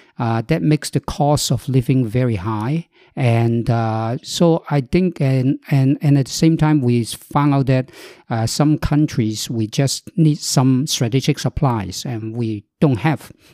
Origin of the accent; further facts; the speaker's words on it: Hong Kong; moved away as an adult; I was born in Hong Kong, and I describe myself as made in Hong Kong because I lived there for 61 years without leaving Hong Kong for more than a month.